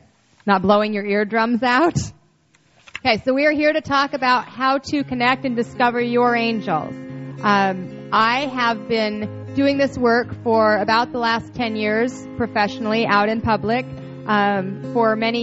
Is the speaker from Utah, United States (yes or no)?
yes; Salt Lake City, Utah, United States; I was raised in Salt Lake City, Utah, and so that wasn't the normal experience for people